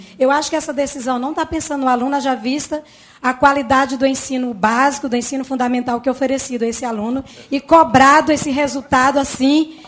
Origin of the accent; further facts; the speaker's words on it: Pará, Brazil; eu sou do Pará.